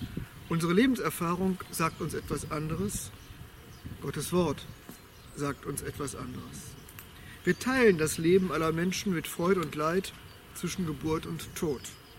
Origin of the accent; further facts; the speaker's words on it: Bielefeld, North Rhine-Westphalia, Germany; In meiner Heimatstadt Bielefeld